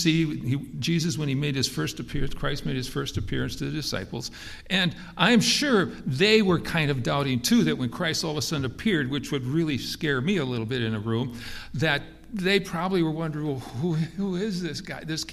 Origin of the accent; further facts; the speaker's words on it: North Dakota, United States; whenever I see a license plate from North Dakota, I'm from North Dakota, I say to her, I bet you I know the person in that car